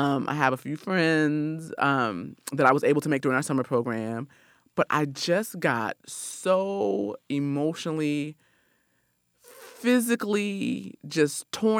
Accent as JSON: {"language": "English", "town": "Rochester", "region": "New York", "country": "United States", "tie": "born or raised there", "also_born_or_lived": "Albany, United States", "said": "I was born in Albany, New York, grew up in Rochester, New York."}